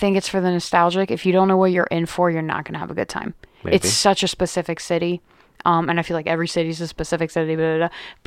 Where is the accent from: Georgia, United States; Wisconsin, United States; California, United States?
California, United States; San Francisco; now in Pittsburgh, United States; people that I talk to in Pittsburgh now, you know, they'll, you know, when I meet them and I'm like, I'm from San Francisco, blah, blah, blah.